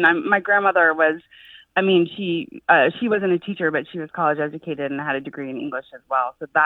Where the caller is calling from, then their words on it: Fleming Island, Florida, United States; I'm calling from Fleming Island, Florida, right outside of Jacksonville.